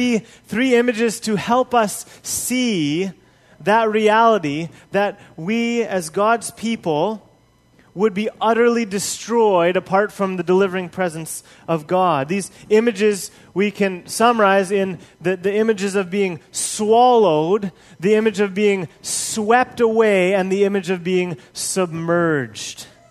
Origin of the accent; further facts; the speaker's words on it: Papua New Guinea; Growing up in Papua New Guinea, it's just all the time earthquakes.